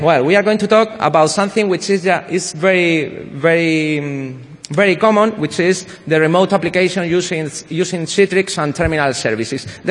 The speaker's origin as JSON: {"language": "English", "town": "Madrid", "region": "Community of Madrid", "country": "Spain", "said": "I'm from Madrid, which is a very nice city."}